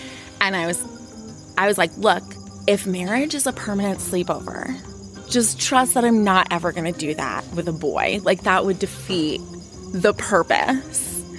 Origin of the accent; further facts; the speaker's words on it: Cooperstown, New York, United States; also born or lived in Long Island; And I was born on Long Island, but when I was six, I had just finished kindergarten, we moved upstate to Cooperstown, New York, which is where I did most of my growing up. It's a very, very small town.